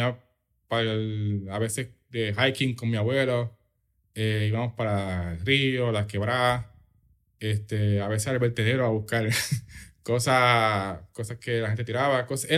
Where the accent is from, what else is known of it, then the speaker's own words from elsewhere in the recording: Juncos, Puerto Rico; en Junco me gustaba mucho, me gusta mucho, porque realmente es como una mezcla de, no es que sea una ciudad, pero es una mezcla de, es campo, pero no estás tan lejos de, o de la metro, o como, para nosotros Caguas era la metro